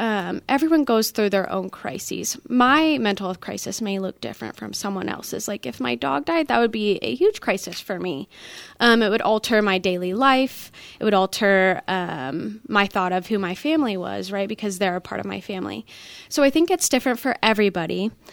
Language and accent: English; Meriden, Kansas, United States; also born or lived in Topeka; So I am from Meriden, Kansas and Topeka, Kansas, but mainly Meriden, Kansas. Went to Jefferson West High School.